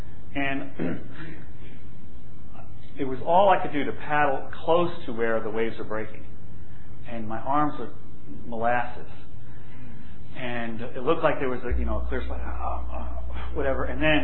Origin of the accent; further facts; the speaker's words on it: Long Island, New York, United States; now in Beaver Falls, United States; You know, I grew up on Long Island surfing, and I love to do it. And now I'm a fish out of water in Beaver Falls, you know.